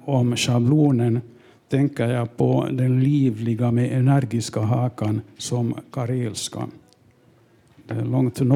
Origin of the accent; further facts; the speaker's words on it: Vaasa, Ostrobothnia, Finland; Jag kommer från Österbotten, bott i Vasa hela min barndom och ungdom. Det är en svensk stad. Man kan naturligtvis tala om att det är en tvåspråkig stad. Där finns både finsktalande och svensktalande. Men man klarar sig på svenska.